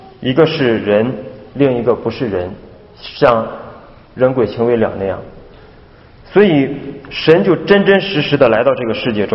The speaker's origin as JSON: {"language": "Chinese", "town": "Dalian", "region": "Liaoning", "country": "China", "said": "我是大连人虽然也是东北但说不出那个口音"}